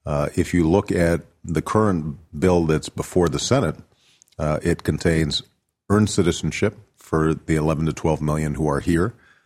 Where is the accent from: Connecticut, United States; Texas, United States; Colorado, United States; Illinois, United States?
Illinois, United States; Chicago; first in Chicago, my hometown